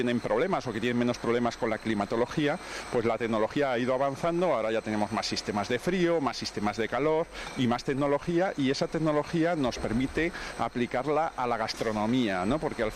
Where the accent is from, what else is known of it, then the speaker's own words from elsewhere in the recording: Madrid, Community of Madrid, Spain; primero yo soy de Madrid, ¿no? Y entonces me siento muy madrileño, mis padres de Madrid, me he criado en Madrid y he vivido en Madrid de pequeño, ¿no? Y me he movido por Madrid